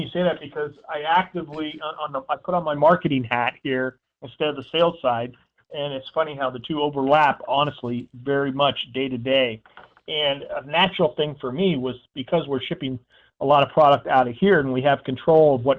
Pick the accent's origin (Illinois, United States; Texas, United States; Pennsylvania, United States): Pennsylvania, United States; I've been a bird hunter ever since I was a kid growing up in Pennsylvania.